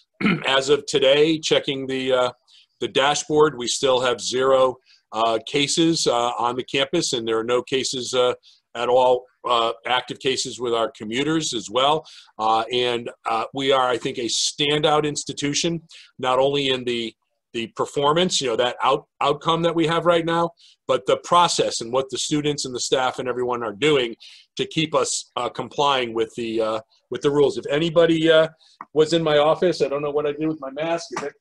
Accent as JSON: {"language": "English", "town": "Fairfield", "region": "Connecticut", "country": "United States", "tie": "born or raised there", "said": "So Fran Tarkenton was when I was a kid growing up in Fairfield."}